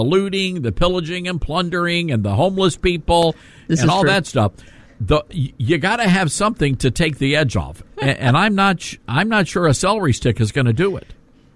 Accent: Mississippi, United States; also born or lived in Louisiana; no offense to growing up in North Mississippi grade school, but the food sucked. But when we moved to Louisiana, they were serving stuff like jambalaya, homemade biscuits.

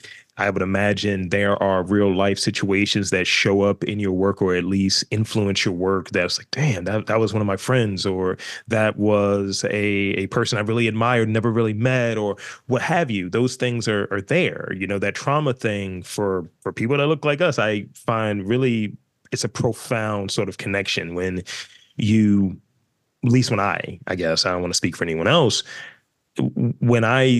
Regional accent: Baltimore, Maryland, United States; I'm from Baltimore as well. I don't sound like it.

